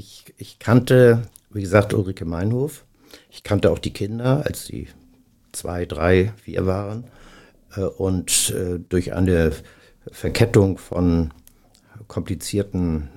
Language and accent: German; Stade, Lower Saxony, Germany; ich komme zwar, wie gesagt, aus Stade, aber mein Vater kommt aus Blankenese und mein Großvater hat da 1900 ein Haus gekauft und ich habe immer eine sehr enge Beziehung nach Hamburg und Blankenese